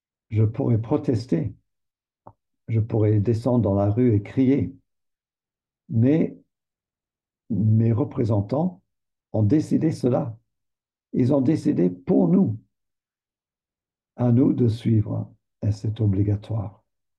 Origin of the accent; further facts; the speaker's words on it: Canada; Il y avait un bûcheron, on va dire dans le nord du Canada, je viens du Canada.